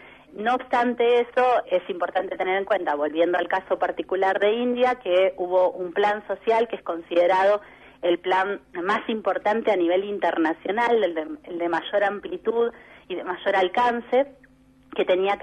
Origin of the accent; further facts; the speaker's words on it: Argentina; nosotros como argentinos